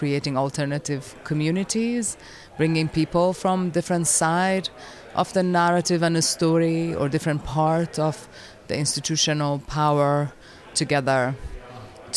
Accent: Iran; now in United States; So I am an Iranian-American, so I grew up in Iran as a woman and as a persecuted minority.

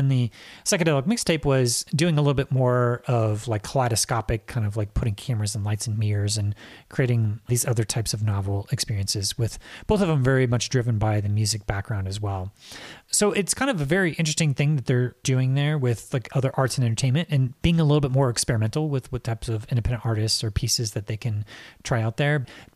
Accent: Indianapolis, Indiana, United States; and I'm from Indianapolis and I'm a huge Pacers fan

